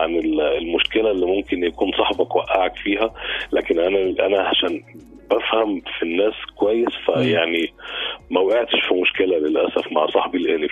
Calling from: New Cairo, Cairo Governorate, Egypt; انا من التجمع الاول

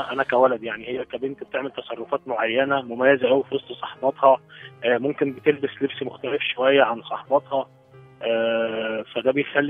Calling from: Beni Suef, Beni Suef Governorate, Egypt; انا بكلمك من بني سويف

